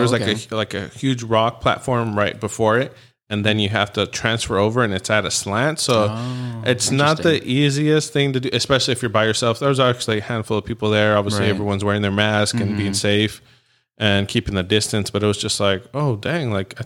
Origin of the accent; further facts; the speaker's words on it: California, United States; Like, me being from, you know, born and raised in Orange County, I was like, oh yeah, we're close to everything.